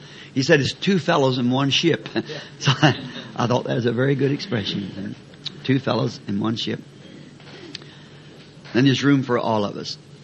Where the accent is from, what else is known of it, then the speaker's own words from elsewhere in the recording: United States; As an American, I abide by the laws.